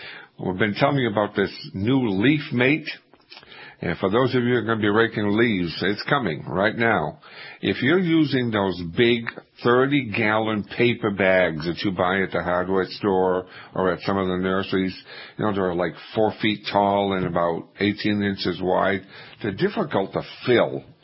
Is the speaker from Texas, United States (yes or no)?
no; Maine, United States; Well, unfortunately, I grew up in Maine, and that is not hardy there.